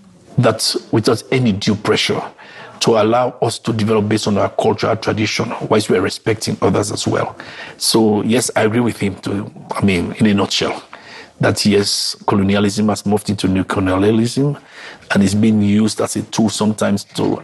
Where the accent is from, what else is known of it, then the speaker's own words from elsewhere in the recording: Sierra Leone; I mean, I come from Sierra Leone.